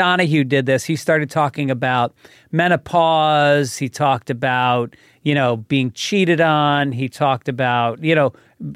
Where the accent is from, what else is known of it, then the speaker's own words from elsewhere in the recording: Ireland; It's the first time I experienced real racism as an Irish guy before.